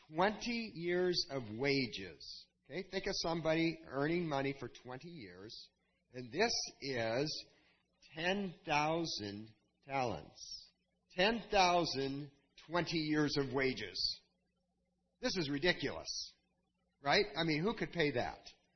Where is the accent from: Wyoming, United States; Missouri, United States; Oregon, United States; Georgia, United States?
Oregon, United States; The Dalles; I have a friend who I grew up with in the Dalles, who lived a block away from me.